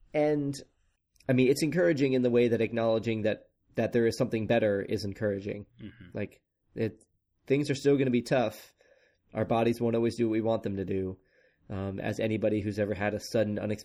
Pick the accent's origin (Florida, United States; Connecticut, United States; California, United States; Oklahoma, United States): Oklahoma, United States; Chris's temporary sojourn in my home state of Oklahoma.